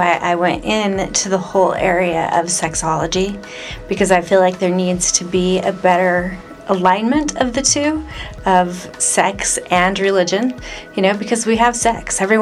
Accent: Utah, United States; now in San Antonio, United States; I am a sexologist from San Antonio, but I was born and raised in Utah.

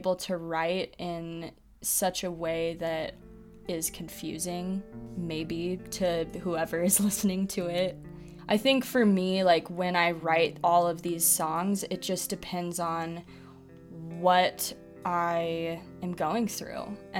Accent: Park City, Utah, United States; Growing up in Park City, I was very blessed. It was great growing up there, but it's a bubble.

